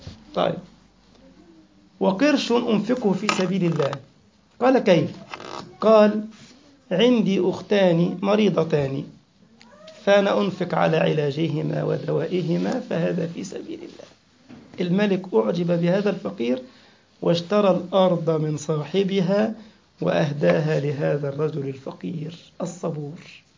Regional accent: Egypt; طبعا كان قديما عندنا في مصر هي من المملكة القرش

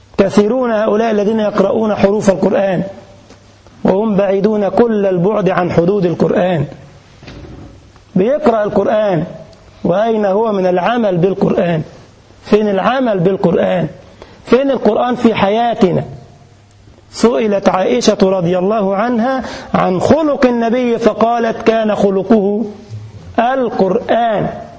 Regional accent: Egypt; كان عندنا في مصر حاجة اسمها مباراة القمة، الأهلي والزمالك، ومازالت يعني.

